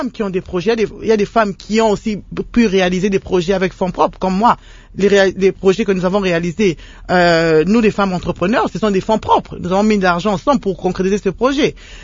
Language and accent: French; DR Congo; chez nous, en République démocratique du Congo